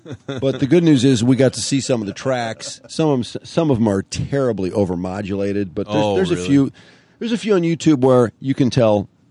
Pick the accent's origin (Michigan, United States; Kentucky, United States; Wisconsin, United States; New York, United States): Michigan, United States; Ferndale